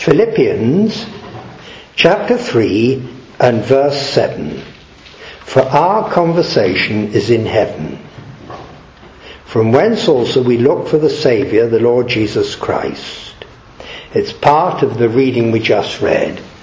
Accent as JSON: {"language": "English", "country": "India", "tie": "born there", "said": "When the war ended, I was born in India. My father took great pains to get me a naturalization papers to become English."}